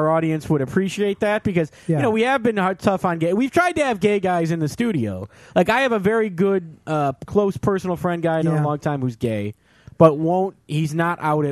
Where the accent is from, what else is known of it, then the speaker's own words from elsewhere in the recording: Ferndale, Michigan, United States; In my hometown of Ferndale, Michigan.